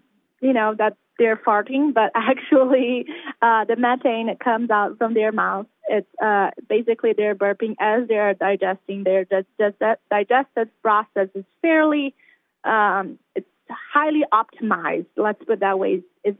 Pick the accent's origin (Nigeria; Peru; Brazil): Brazil; English is a second language; moved away as an adult; now in Oregon, United States; So you probably have picked that I have a little bit of accent. So I'm actually from Brazil. I grew up around animal my whole life.